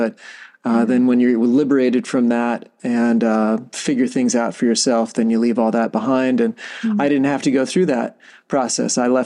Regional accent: Virginia, United States; also born or lived in Connecticut; Well, I grew up in a Navy family. I was My dad was in submarines, so I started in Connecticut, lived there only 2 years and moved another five or six times, cross country four times. Eventually landed in Northern Virginia for high school

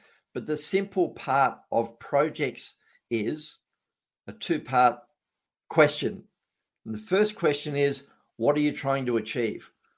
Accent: Australia; I was being an Australian, and I was doing a seminar series

